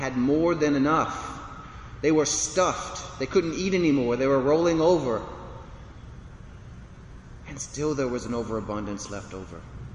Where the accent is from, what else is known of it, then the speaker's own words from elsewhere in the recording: Ville Platte, Louisiana, United States; I'm from Villeplatte, we're all crazy.